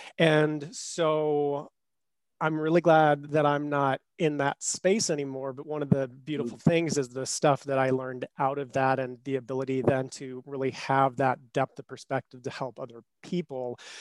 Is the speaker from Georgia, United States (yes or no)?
no; Colorado, United States; So I, as you said, grew up here in Colorado